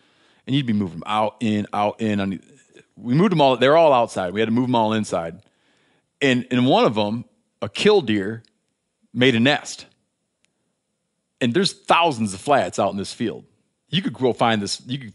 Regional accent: Michigan, United States; Yeah. Right. Central Michigan or whatever you call it.

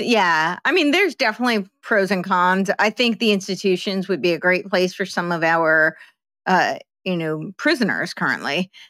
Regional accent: New Jersey, United States; I grew up in New Jersey, and New Jersey was a very Catholic state.

